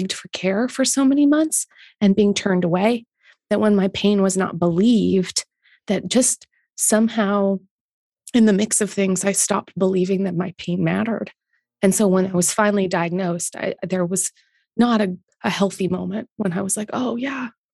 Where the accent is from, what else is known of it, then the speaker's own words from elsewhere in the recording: Canada; I accept as a Canadian.